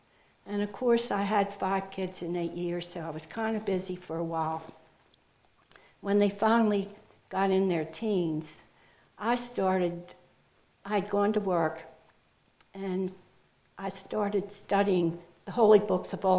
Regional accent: Baltimore, Maryland, United States; And I came from Baltimore

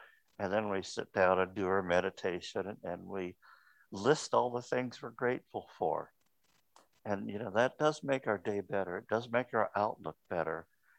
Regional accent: Kansas, United States; As Bill said, we grew up in Kansas.

